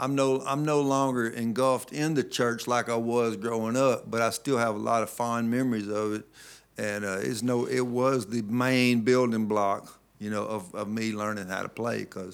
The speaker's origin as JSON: {"language": "English", "town": "Tupelo", "region": "Mississippi", "country": "United States", "tie": "born or raised there", "also_born_or_lived": "Kenosha, United States", "said": "lived most of my life in Tupelo, Mississippi, but the truth is I was actually born in Kenosha."}